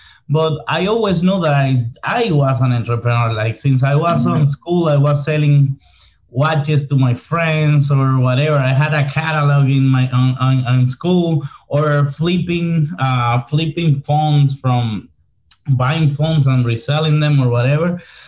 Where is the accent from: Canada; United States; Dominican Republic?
Dominican Republic; born there; English is a second language; I was born in Dominican Republic. I was born into a middle class home.